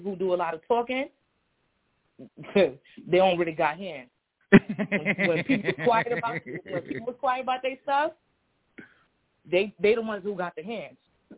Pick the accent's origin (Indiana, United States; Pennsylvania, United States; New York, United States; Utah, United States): New York, United States; The Bronx; Yeah, really. I'm from the Bronx.